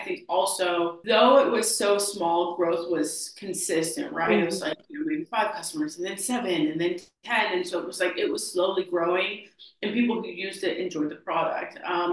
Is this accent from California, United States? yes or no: yes; California, United States; So I'm from California. I grew up in like a small town on the Central Coast, which is like halfway between LA and the Bay.